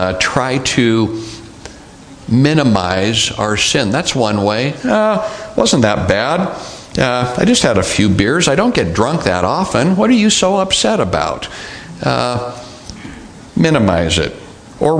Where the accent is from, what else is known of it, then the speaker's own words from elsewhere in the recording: Ireland; I'm Irish. What do you expect?